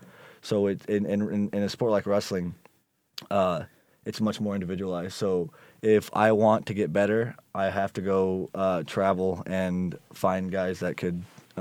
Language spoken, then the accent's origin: English; Lemoore, California, United States; also born or lived in Corcoran; I grew up initially in Corcoran, California, a town of about 11,000 people, real small in Central California. And then in seventh grade, I moved to a place called Lemoore, California, about 25 miles away.